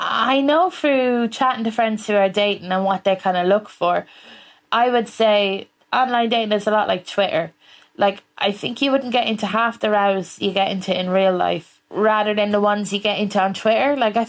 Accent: Westmeath, Leinster, Ireland; I'm from Westmead, and there's a song called … there's a bachelor competition.

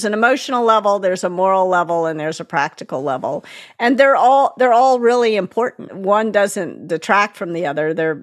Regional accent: Memphis, Tennessee, United States; I was white growing up in Memphis. And there was, you know, real evil happening in the South. I mean, I was born in 1967

